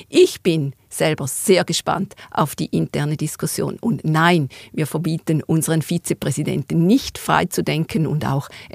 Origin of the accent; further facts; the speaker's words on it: Eastern Switzerland, Switzerland; Wir sind beide aus der Ostschweiz. Das verbindet uns. Ich bin Glarner Bürgerin.